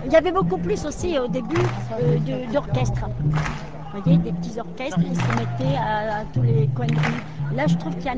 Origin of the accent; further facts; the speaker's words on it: Aurillac, Auvergne-Rhône-Alpes, France; moi, comme je suis d'Aurillac, j'ai vu depuis le début.